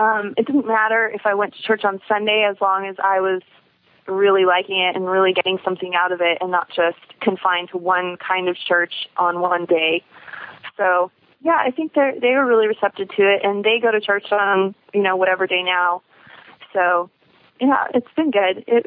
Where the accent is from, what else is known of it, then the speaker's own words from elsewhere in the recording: Riverside, California, United States; I grew up in Riverside, California. It's in Southern California.